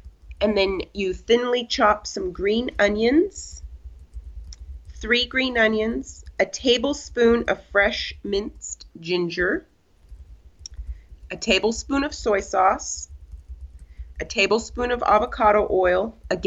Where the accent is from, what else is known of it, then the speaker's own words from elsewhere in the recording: Wrangell, Alaska, United States; And a lot of kids in Wrangell, where I grew up, would sell garnets.